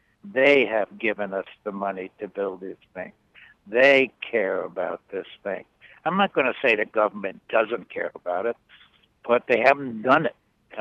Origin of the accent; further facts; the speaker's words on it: United States; I want you to understand that I am an American. Foremost is the word American.